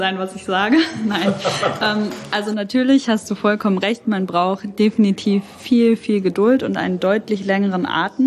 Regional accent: Cologne, North Rhine-Westphalia, Germany

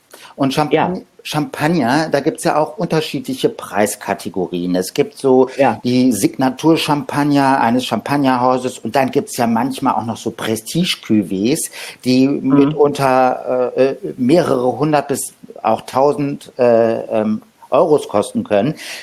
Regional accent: Hamburg, Germany; Als Hamburger hört man natürlich Telemann.

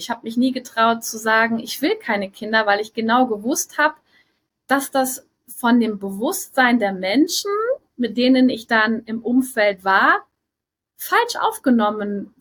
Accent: Rhineland-Palatinate, Germany; wo ich aufgewachsen bin, in der, also Eifel, Mosel

